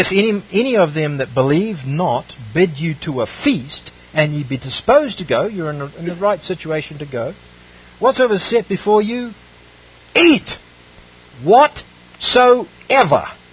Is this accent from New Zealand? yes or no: yes; New Zealand; It's like us. We come from New Zealand.